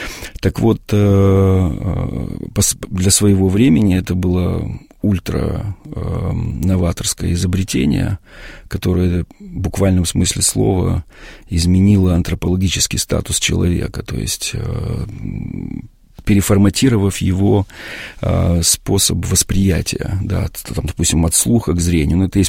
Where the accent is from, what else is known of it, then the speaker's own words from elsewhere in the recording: Moldova; Это в Молдавии, да, в моем родном городе.